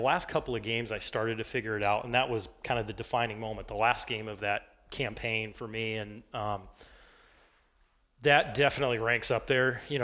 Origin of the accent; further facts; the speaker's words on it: Ankeny, Iowa, United States; And it was a big deal to me growing up in Ankeny.